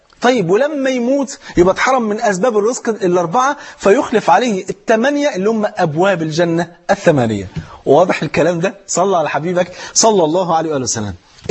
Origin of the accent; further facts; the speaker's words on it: Egypt; واحد مليونير مرة معدي على أرض فلاحين عندنا في مصر